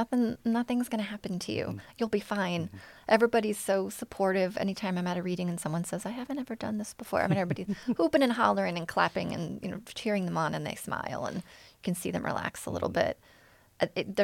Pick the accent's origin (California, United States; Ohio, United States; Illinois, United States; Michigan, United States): Ohio, United States; So I'm not the Meat Man from Nebraska. I am the poet from Ohio.